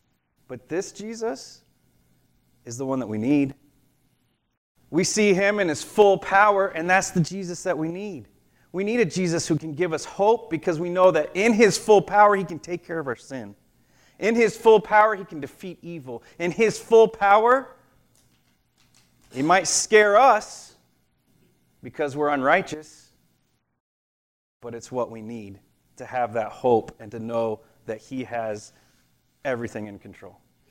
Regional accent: Orlando, Florida, United States; When I was his age, I had a favorite character, and I grew up in Orlando and had family that worked for Disney

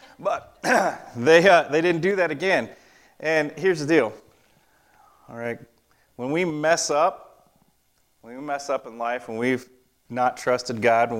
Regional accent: Florida, United States; I grew up in Florida, and I thought our house was on a big hill.

